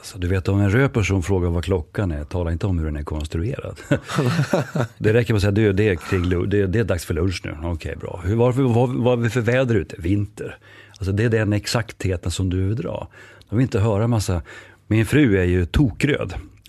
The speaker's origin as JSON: {"language": "Swedish", "region": "Norrland", "country": "Sweden", "accent": "northern", "said": "Kanske hörs på min dialekt att jag kommer norrifrån. När jag blev ivrig så brukar det komma igenom mer."}